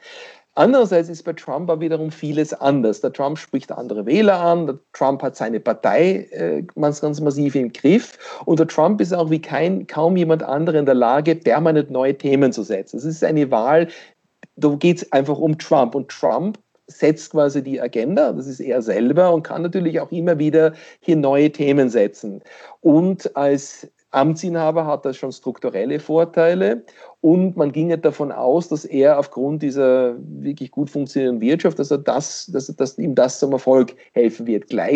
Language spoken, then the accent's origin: German; Pennsylvania, United States; now in Germany; Jetzt gibt es so, dort wo ich herkomme, in Pennsylvania, kann man mit der Stromrechnung quasi wählen gehen.